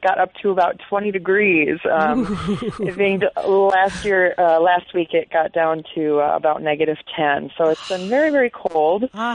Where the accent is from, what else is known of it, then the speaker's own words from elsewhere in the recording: Wisconsin, United States; I grew up in Wisconsin, actually.